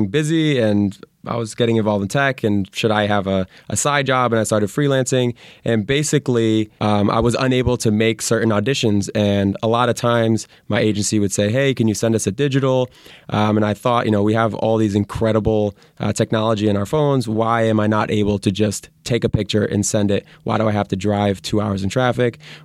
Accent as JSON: {"language": "English", "region": "Connecticut", "country": "United States", "moved": "as an adult", "lives_now": "Los Angeles, United States", "said": "I am not. I'm originally from Connecticut."}